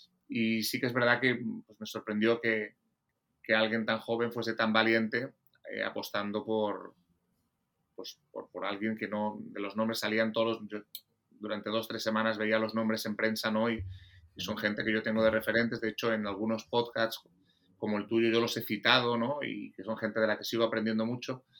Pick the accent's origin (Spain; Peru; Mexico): Spain; Galicia; born there; also born or lived in Menorca; nací en Galicia, estuve, el sitio donde he estado más años ha sido en Menorca, que he estado 25 años en dos etapas diferentes, y luego pues el baloncesto me ha ido llevando. Esta es mi séptima comunidad autónoma, la Comunidad Valenciana.